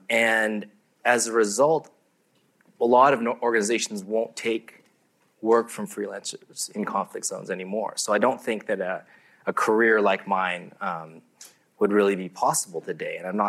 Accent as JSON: {"language": "English", "country": "Canada", "tie": "born or raised there", "said": "I grew up in Canada."}